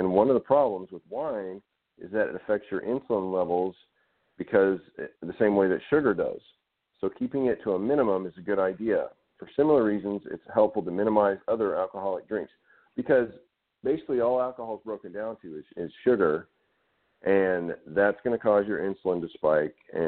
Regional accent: Arkansas, United States; growing up in Arkansas in the South

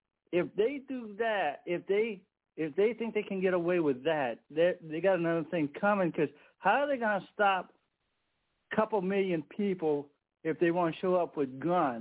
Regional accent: Louisiana, United States; I am from Louisiana here.

